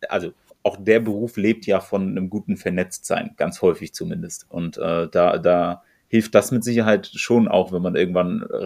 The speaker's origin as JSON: {"language": "German", "region": "Schleswig-Holstein", "country": "Germany", "tie": "born or raised there", "also_born_or_lived": "Berlin", "said": "Ich komme aus Norddeutschland, also geboren Berlin, aber Schleswig-Holstein."}